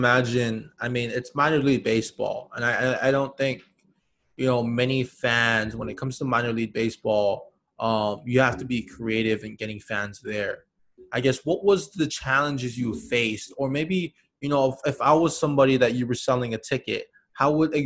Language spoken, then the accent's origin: English; Hawaii, United States; You know, for me, I grew up in Hawaii, and we did have minor league.